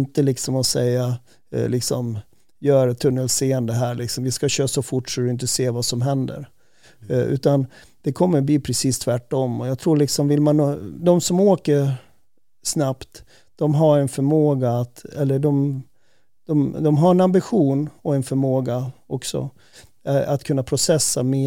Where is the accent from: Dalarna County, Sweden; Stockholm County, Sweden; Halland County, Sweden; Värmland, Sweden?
Dalarna County, Sweden; Säter; jag var ju uppvuxen i Säte